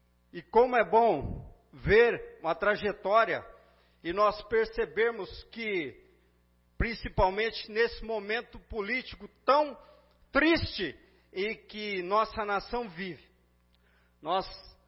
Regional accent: Garça, São Paulo, Brazil; nós, como garcenses, como paulistas, como brasileiros

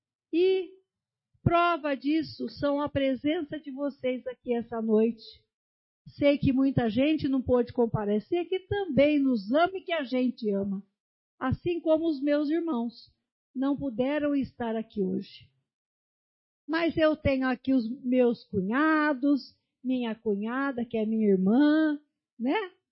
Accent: Bauru, São Paulo, Brazil; also born or lived in Dois Córregos; eu que vim lá de Bauru, que minha mãe decidiu me ter lá em Dois Córregos.

